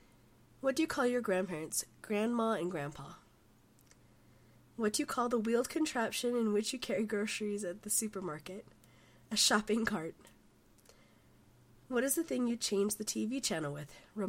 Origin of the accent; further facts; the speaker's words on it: Utah, United States; I'm from Utah, in the United States.